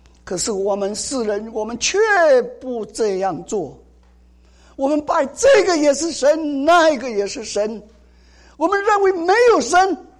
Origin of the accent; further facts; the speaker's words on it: China; 我们都是从大陆过来的